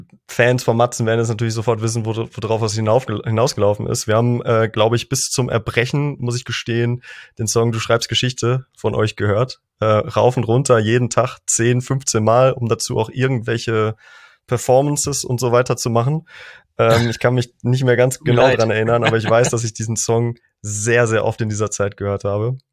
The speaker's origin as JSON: {"language": "German", "region": "North Rhine-Westphalia", "country": "Germany", "tie": "born or raised there", "said": "Ich bin aufgewachsen am Niederrhein"}